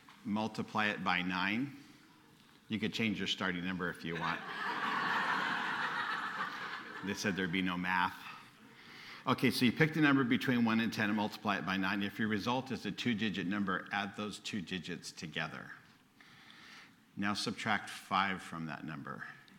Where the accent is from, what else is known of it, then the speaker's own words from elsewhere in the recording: Hawthorne, California, United States; So I was born and raised in Hawthorne, California, up in Los Angeles, so I've got some street cred.